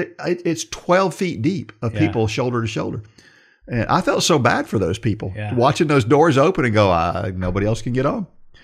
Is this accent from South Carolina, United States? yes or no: yes; Georgetown, South Carolina, United States; For the first time since 2019, my hometown is offering the half marathon at the Bridge to Bridge Georgetown, South Carolina, the little town nestled between Charleston and Myrtle Beach.